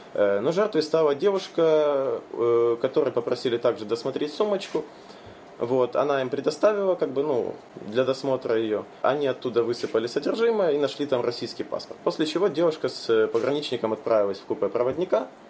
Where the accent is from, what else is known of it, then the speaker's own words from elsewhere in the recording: Crimea, Ukraine; Обычная процедура, которая уже стала такой обычной для нас, для крымчан.